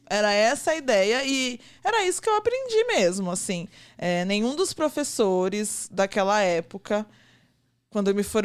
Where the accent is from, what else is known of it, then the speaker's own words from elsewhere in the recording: São Paulo, Brazil; eu sou do extremo leste de São Paulo. Eu cresci no Itaim Paulista. E eu estudei a vida inteira em escola pública.